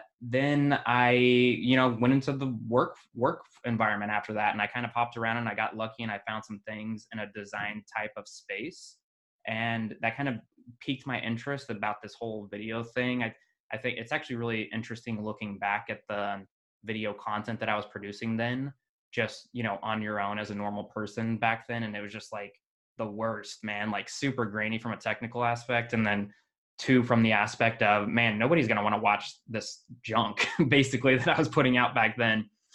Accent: Kansas, United States; also born or lived in Las Vegas / Iowa / Arizona / Utah; I was born in Las Vegas. I was adopted at a very young age, around 2, by my own family. So I quickly moved from Las Vegas to Kansas. So I grew up a country boy, basically, in a city. So not really. Grew up in Kansas.

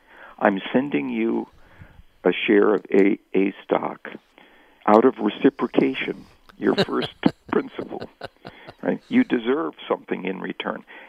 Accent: Wisconsin, United States; I grew up in Wisconsin.

